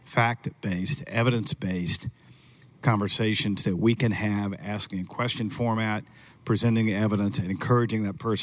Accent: Atlanta, Georgia, United States; And I was born in South Georgia and raised in Atlanta.

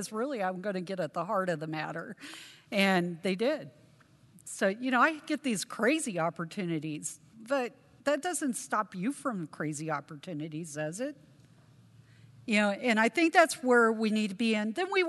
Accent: Seattle, Washington, United States; and you just have a funny accent. And I said, well, you know, I moved here from Seattle.

